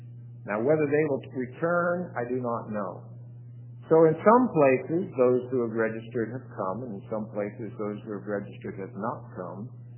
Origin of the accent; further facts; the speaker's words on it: Butte, Montana, United States; I grew up in Butte, Montana, where Berkeley Pit was the largest copper pit in the United States